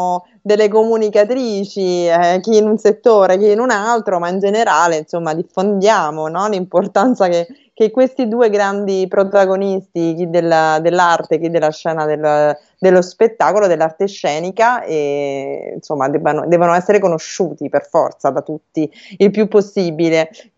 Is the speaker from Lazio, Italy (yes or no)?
yes; Rome, Lazio, Italy; devo dire che da romana la cupola di San Pietro è qualcosa di incredibile